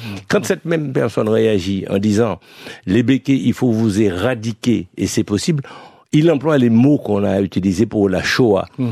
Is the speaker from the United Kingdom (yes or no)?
no; Martinique, France; nous sommes systématiquement des Français avant d'être des Martiniquais.